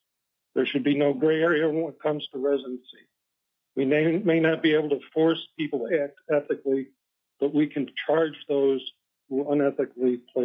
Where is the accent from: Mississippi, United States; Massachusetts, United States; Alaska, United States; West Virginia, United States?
Alaska, United States; Thorne Bay; from Thorn Bay.